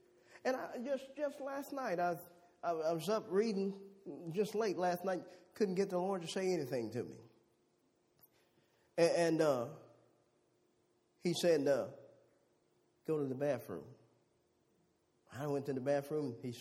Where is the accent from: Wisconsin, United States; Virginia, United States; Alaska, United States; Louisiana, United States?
Louisiana, United States; See, young black boy in Louisiana, you know, growing up in Louisiana, and just growing up, and I'd watch Jimmy Swaggart preach.